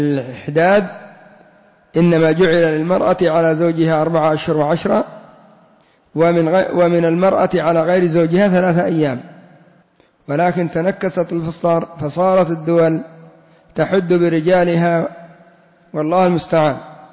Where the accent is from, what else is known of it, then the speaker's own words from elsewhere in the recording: Yemen; أو غير ذلك من القبور عندنا في اليمن